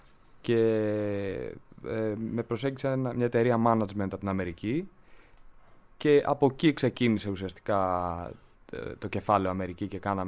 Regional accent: Greece; Το θεωρούν εξωτικό, ας πούμε, το γεγονός ότι είμαι από την Ελλάδα και ταξιδεύω παίζοντας μουσική.

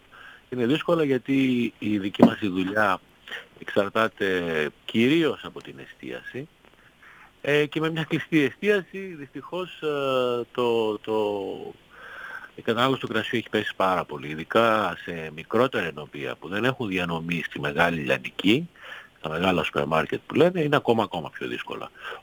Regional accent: Macedonia, Greece; Ως Μακεδόνας θα πρότεινα να είναι και κρασιά της Βορείου Ελλάδος.

